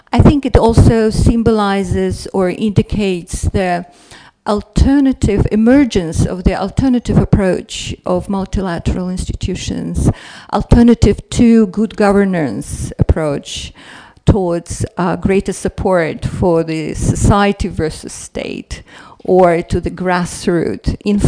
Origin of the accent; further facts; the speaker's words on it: Azerbaijan; from Azerbaijan